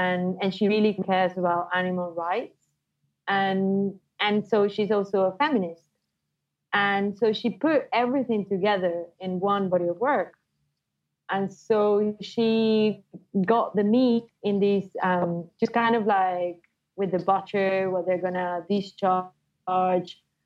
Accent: Venezuela; moved away; I'm from Venezuela and I've lived abroad for over 10 years.

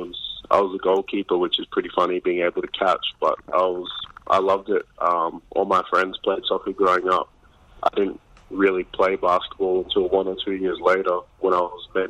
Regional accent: Cairns, Queensland, Australia; I filled out my hometown. It's Cairns and all that, but they just went with just Australia

